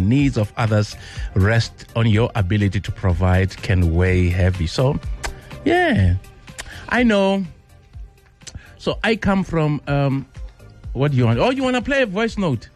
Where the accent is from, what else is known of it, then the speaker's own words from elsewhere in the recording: Pimville, Gauteng, South Africa; I'm like, man, I'm from Pimville.